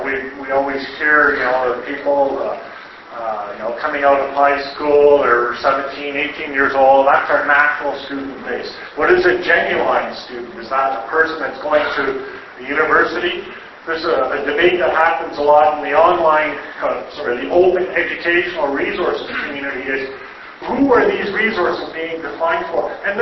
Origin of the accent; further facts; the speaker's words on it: New Brunswick, Canada; I come from Canada, I come from New Brunswick, Canada. Real nice place, it's all very natural and matured, lots of trees and forests